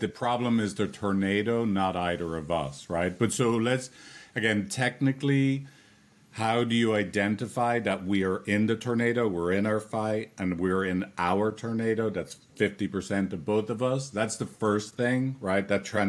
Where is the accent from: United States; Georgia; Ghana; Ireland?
Ireland; You haven't met a lot of Irish people.